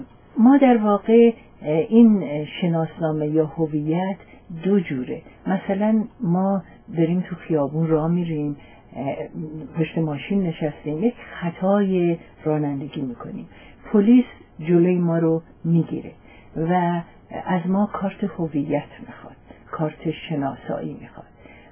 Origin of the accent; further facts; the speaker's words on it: Iran; میپرسن که خانم شما کجایی هستین؟ باز من نمیگم